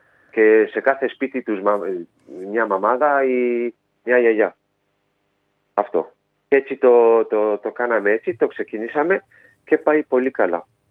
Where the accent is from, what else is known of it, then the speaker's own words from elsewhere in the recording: Paris, Île-de-France, France; γεννήθηκαμε όλοι στο Παρίσι, αλλά και οι δύο γονείς από Ελλάδα ήρθαν πριν πολλά χρόνια και έτσι μεγαλώσαμε στη Γαλλία, αλλά με την ονοτροπία ελληνική.